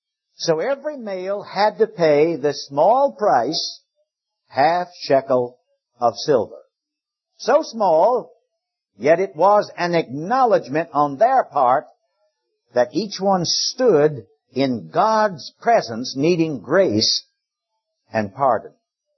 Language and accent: English; Richmond, Virginia, United States; Recently, Louise and I were up in my hometown of Richmond, Virginia.